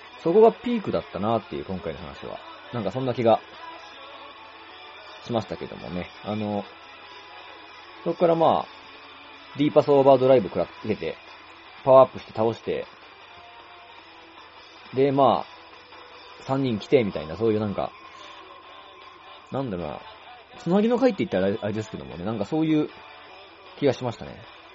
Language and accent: Japanese; Nara, Japan; 僕はその、一条高校っていうね、奈良の高校の出身なんですけどもね